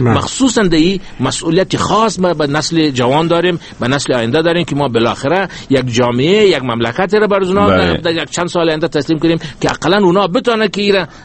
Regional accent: Afghanistan; کلی ما میگه افغان هستیم

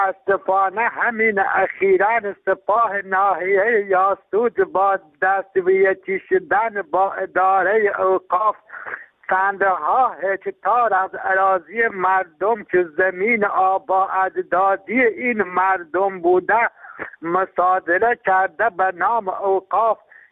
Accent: Afghanistan; now in Yasuj, Iran; من یک افغانی هستم از شهر یاسوج تماس میگیرم.

